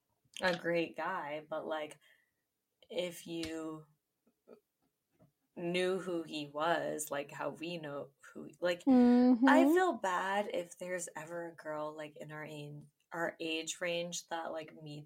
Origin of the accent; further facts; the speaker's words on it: Canada; Honestly, this sounds fucking horrible because, like, I'm Canadian and I should not say anything about the American military.